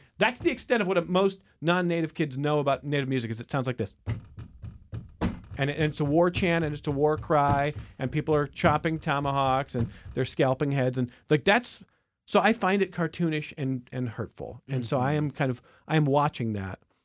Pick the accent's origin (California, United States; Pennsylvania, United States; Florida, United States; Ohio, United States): Ohio, United States; Cleveland; And I grew up in Cleveland and it was the Cleveland Indians, which is now the Cleveland Guardians.